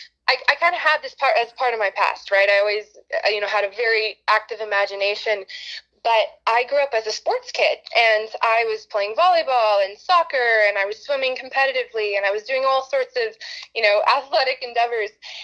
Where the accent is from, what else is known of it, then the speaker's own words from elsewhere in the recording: Austin, Texas, United States; So I grew up in Austin, Texas. This is home for me.